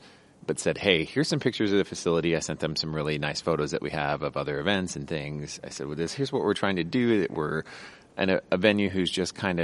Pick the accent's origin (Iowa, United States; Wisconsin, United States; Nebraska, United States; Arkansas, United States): Iowa, United States; Well, we've kind of lived all over. I grew up in Iowa, in Eastern Iowa.